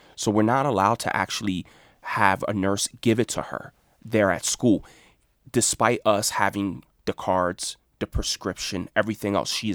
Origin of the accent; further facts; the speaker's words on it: New Jersey, United States; And I'm not bellying up because I'm from Jersey.